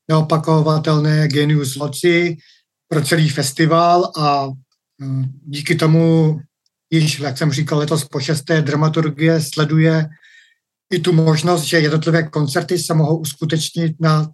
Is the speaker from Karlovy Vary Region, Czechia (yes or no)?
no; Dobrš, South Bohemian Region, Czechia; Dobrše i moje rodná vesnice, takže samozřejmě mi to leží hluboko v srdci